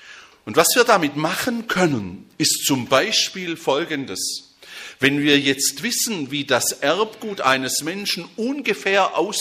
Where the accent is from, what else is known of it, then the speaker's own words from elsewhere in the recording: Konstanz, Baden-Württemberg, Germany; Wir haben in Konstanz, wo ich herkomme, eine Firma